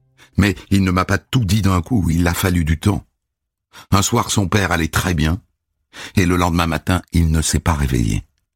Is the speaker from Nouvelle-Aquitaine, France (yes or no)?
no; Montreuil-sur-Mer, Hauts-de-France, France; je suis une adulte. J'ai grandi à Montreuil-sur-Mer, une citadine.